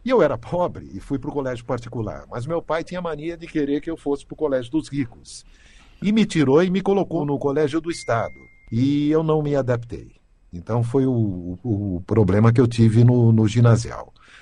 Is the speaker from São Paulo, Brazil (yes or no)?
yes; Bauru, São Paulo, Brazil; Falei um pouco da minha infância em Bauru.